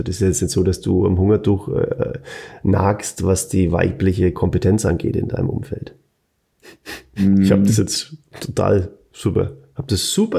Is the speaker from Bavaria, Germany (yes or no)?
yes; Bavaria, Germany; accent: Franconian; was ist das so neue Eier mit meinem fränkischen Dialekt?